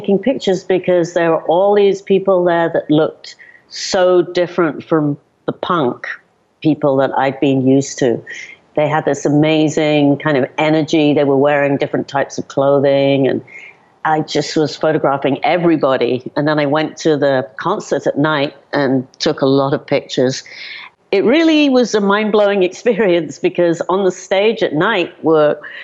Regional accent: London, United Kingdom; now in New York, United States; Growing up in London and in England, we had the class system there. I live in New York now.

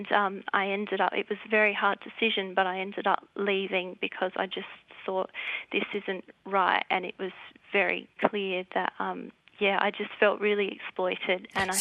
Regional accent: Australia; I grew up in Australia, born here, and have actually had a couple of experiences

